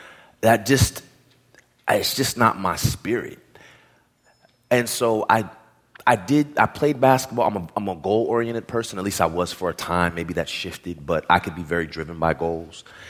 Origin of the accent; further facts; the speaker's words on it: California, United States; I'm from the Bay Area, I was in New York